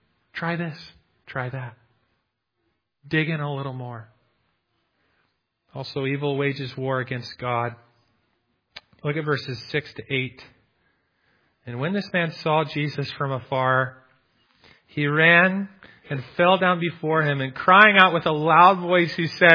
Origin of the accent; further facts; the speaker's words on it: United States; now in Canada; I grew up near Lake Michigan, and we just had a bunch of wet, heavy snow.